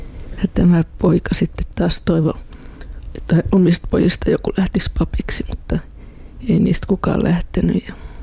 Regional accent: Espoo, Uusimaa, Finland; also born or lived in Turku; siellä mä oon saanut alkuni, mutta en sitten itsenäisenä ihmisenä lapsuudessa asunut vielä Turussa

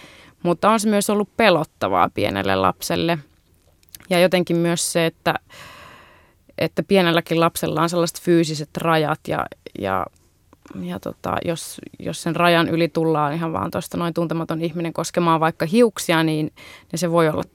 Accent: India; now in Finland; Olen Intiasta, en osaa Intiaa.

